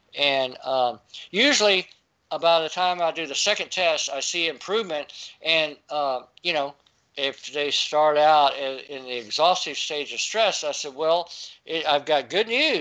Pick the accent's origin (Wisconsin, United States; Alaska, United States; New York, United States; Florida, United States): Florida, United States; Fort Walton Beach; they train in Hurlburt Airfield, where I grew up in Fort Walton Beach, Florida